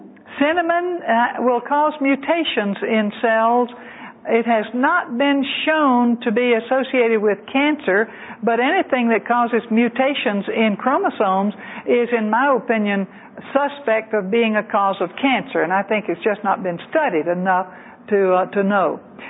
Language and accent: English; Georgia, United States; Highest salt use is in Evans County, Georgia, which is only a few miles from the place where I grew up in South Georgia.